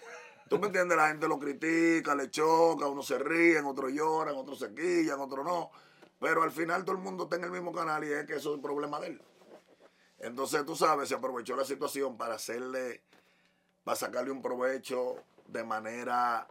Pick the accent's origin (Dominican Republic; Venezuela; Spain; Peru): Dominican Republic; porque nosotros somos dominicanos. Cuando estamos en Santo Domingo, vivimos bajo una sola cultura.